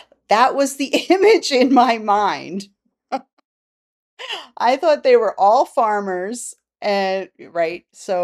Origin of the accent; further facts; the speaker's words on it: Staten Island, New York, United States; Well, I remember it from a kid growing up in Staten Island because my family would go camping upstate, right?